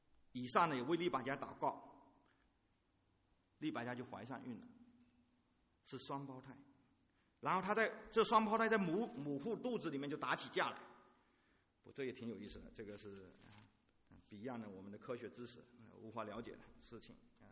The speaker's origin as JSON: {"language": "Chinese", "country": "China", "said": "我代表中国人"}